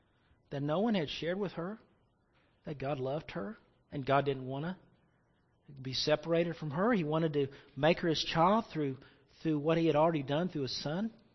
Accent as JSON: {"language": "English", "region": "the South", "country": "United States", "tie": "born or raised there", "said": "You know, I was raised in the South, and I remember going to church"}